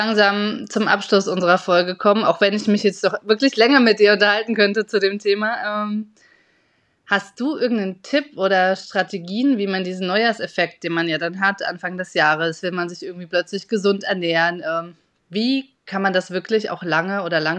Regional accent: Potsdam, Brandenburg, Germany; ich komme aus Potsdam. Potsdam liegt ja in Brandenburg beim Spreewald

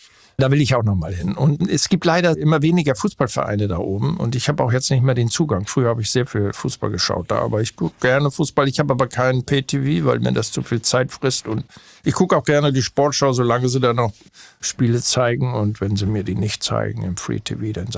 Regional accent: Northern Germany, Germany; accent: North German; ich habe ja einen starken norddeutschen Akzent, der unüberhörbar ist.

